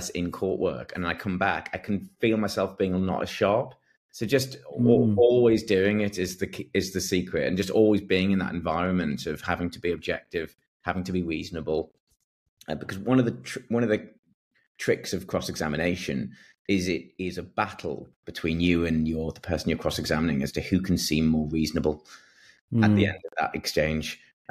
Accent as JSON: {"language": "English", "region": "North West England", "country": "United Kingdom", "accent": "Scouse", "said": "I had a very Scouse accent at the time, which you might hear a little bit now. It's softened over time, but it was quite Scouse at the time."}